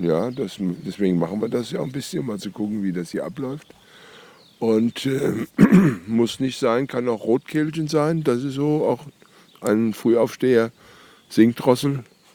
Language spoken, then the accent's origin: German; Nassau, Rhineland-Palatinate, Germany; Ich komme ja aus Nassau, wo ein bisschen mehr Licht ist als jetzt hier